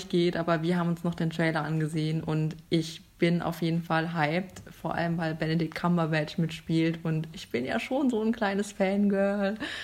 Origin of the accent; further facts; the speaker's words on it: Germany; Bei uns in Deutschland gibt es halt süßes Popcorn. Das ist so. Wenn du bei uns Popcorn holst, ist es immer süß. Das ist so, glaube ich, einfach so eine Kindheitssache.